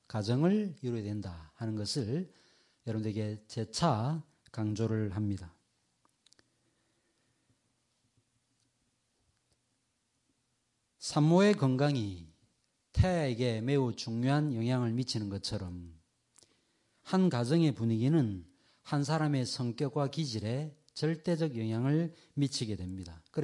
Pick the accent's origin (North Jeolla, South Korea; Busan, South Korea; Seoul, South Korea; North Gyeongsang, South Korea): Seoul, South Korea; 제가 어릴 때 강서구 화곡동에 살았습니다. 1969년인가 70년에 제가 이사를 와가지고 근데 이제 저희가 전세를 살았거든요.